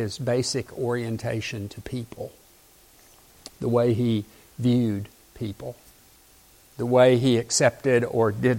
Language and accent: English; the South, United States; I grew up in the South and people used to eat buffalo, which is a kind of fish.